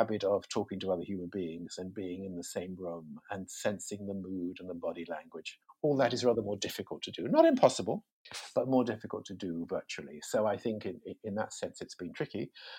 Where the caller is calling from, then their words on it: London, United Kingdom; I am in the middle of lockdown London in my flat in Victoria.